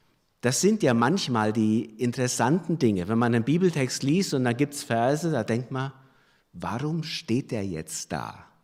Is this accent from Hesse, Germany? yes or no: yes; Laufdorf, Hesse, Germany; Es ist jetzt nicht so, dass ich ganz fremd wäre. Ich komme ja nur aus Laufdorf.